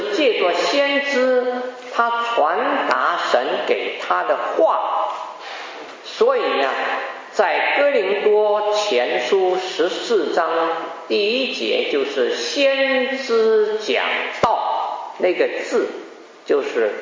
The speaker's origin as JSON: {"language": "Chinese", "country": "China", "said": "我们中国人常常说预言，预言是什么意思呢？"}